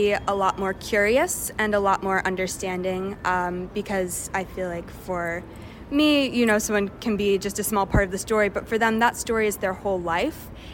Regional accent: Morristown, New Jersey, United States; I'm a photojournalism major at RIT, and I'm from Morristown, New Jersey.

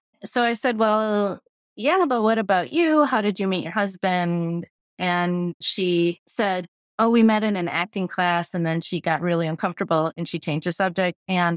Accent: Midwest, United States; also born or lived in Boston; I mean, I'm from the Midwest, so I'm not naturally suspicious and most gentle souls aren't naturally suspicious. But, you know, a few years in Boston was kind of like, what is this person talking to me?

